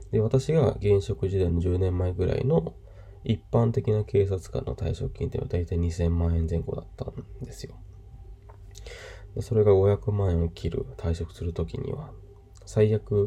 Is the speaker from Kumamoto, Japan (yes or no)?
no; Yamanashi, Japan; 私の地元の山梨とかのニュースでもあったんですけど